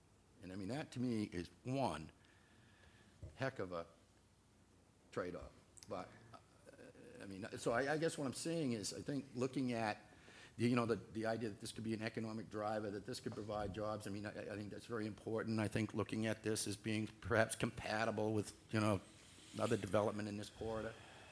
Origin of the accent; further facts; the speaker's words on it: Millinocket, Maine, United States; You know, I grew up in Millinocket, anything bass and pickerel were like south, okay?